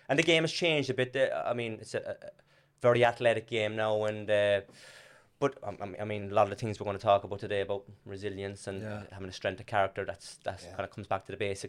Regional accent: Cork, Munster, Ireland; now in Australia; I'm from Tarndale in Dublin Hill.

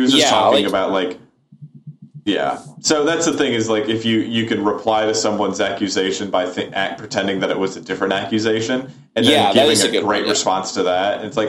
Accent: Nebraska, United States; I'm from Nebraska.

